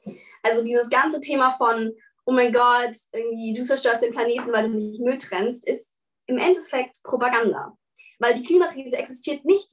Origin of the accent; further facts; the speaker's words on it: Berlin, Germany; ich bin 19. Ich komme aus Berlin